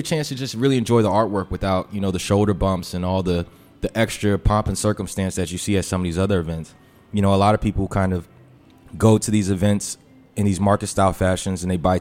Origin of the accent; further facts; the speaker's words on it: Forestville, United States; open up a 16-ounce bottle in my barbershop in Forestville. You know what I'm saying? Like... And that's my hometown, so I always go back home to get my hair cut.